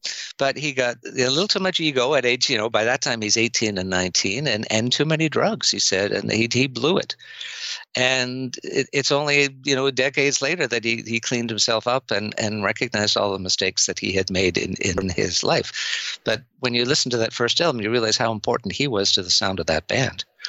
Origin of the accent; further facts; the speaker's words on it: Canada; I'm Canadian.